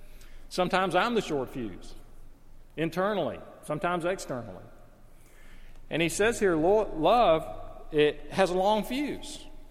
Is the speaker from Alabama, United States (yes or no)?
yes; Alabama, United States; You know, I mean, I was from Alabama. I told you, we were smart.